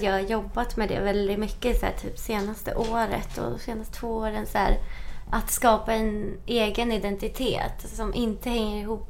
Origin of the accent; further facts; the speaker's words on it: Sweden; som svensk har man ju ändå lite av det här.